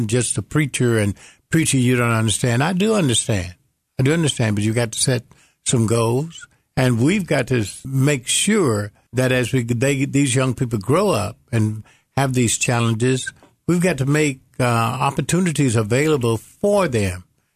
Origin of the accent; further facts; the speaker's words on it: Memphis, Tennessee, United States; We grew up in South Memphis, where my church is. There were 10 of us. We had a two-room. We lived in two-room.